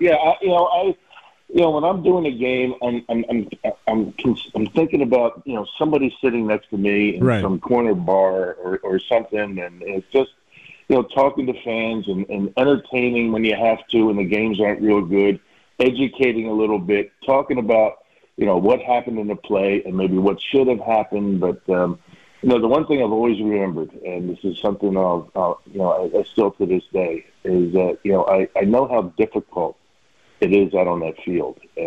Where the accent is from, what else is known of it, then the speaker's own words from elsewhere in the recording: New Jersey, United States; moved away as an adult; now in Wisconsin, United States; I grew up in New Jersey, but got drafted by the Brewers, and since 1994, I've owned a house here. And I consider myself a Wisconsinite.